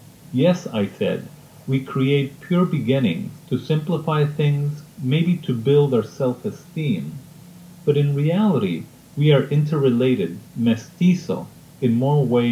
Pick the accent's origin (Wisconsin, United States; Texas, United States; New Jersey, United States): Texas, United States; Isleta; relate it to how I grew up, the good lessons I learned in Isleta, you know, my hometown in the outskirts of El Paso.